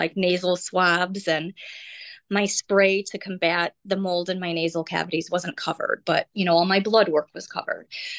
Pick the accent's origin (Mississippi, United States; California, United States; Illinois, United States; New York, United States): Illinois, United States; being a teacher, growing up in Illinois, right?